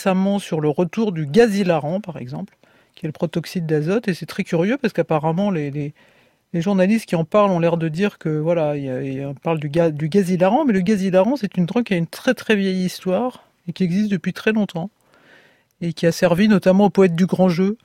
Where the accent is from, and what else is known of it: France